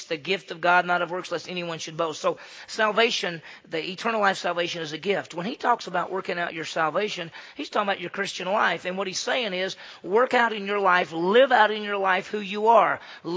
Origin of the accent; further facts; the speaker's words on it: Mississippi, United States; since I grew up in Mississippi, that Mississippi's rural, that's what we think, but I grew up in a city.